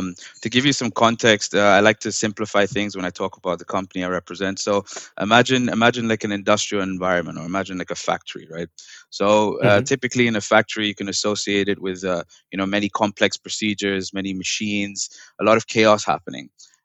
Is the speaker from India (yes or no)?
yes; India; I'm originally from India, but I'm just known as